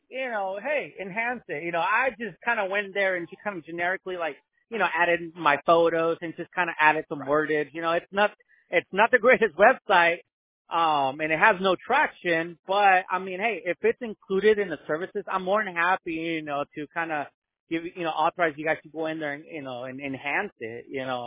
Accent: Newark, New Jersey, United States; I don't mind having like Newark, you know, that I'm from Newark

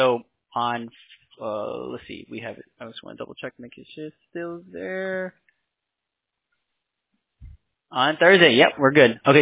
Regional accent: New York, United States; born there; also born or lived in California; now in Florida, United States; I was born in New York and it came out, but I was young with that during that time, so yeah.

